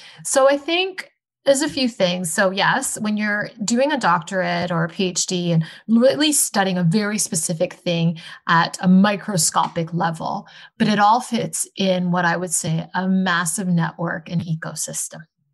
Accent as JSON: {"language": "English", "town": "Ottawa", "region": "Ontario", "country": "Canada", "tie": "born or raised there", "also_born_or_lived": "Winnipeg / Hong Kong", "said": "I am Canadian. I was born in Winnipeg and grew up in Ottawa, but moved to Hong Kong in my teenage years and finished out high school there and came back for university."}